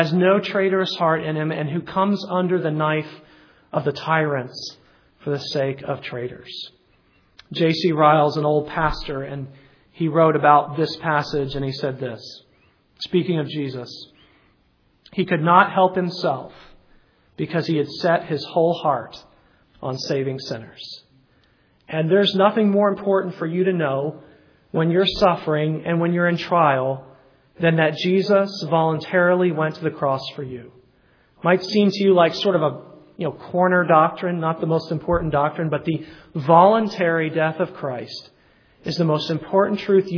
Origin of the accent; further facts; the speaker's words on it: Tennessee, United States; And I call him a volunteer not because I'm from Tennessee, the volunteer state